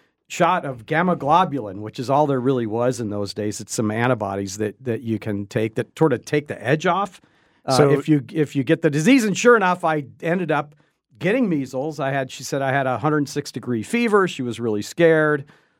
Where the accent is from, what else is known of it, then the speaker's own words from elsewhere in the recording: Tucson, Arizona, United States; So I grew up in Tucson, and I actually was exposed to measles in 1961.